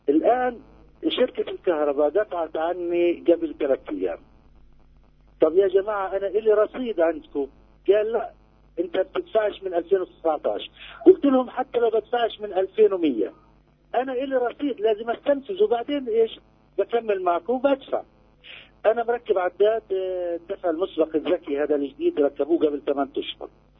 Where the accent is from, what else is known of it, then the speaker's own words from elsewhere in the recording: Khan Yunis, Khan Yunis Governorate, Palestine; من مدينة خان يونس.